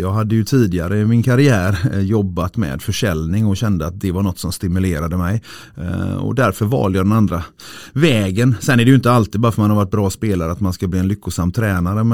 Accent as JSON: {"language": "Swedish", "town": "Skepplanda", "region": "Västra Götaland County", "country": "Sweden", "tie": "born or raised there", "said": "Jag är uppvuxen i Skepplanda utanför Göteborg"}